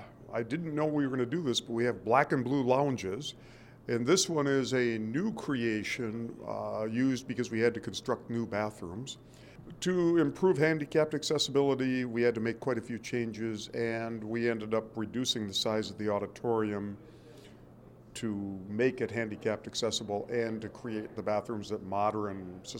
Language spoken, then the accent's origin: English; Superior, Wisconsin, United States; I'm involved because actually I'm from Superior, and while I was a UWS student, somebody made me the manager of the historic Palace Theater on Tower Avenue.